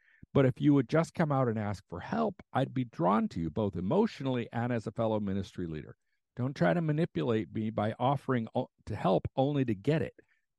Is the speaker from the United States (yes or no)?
yes; United States; As an American, I've been taught to love self-sufficiency, and I'm not alone in this reality.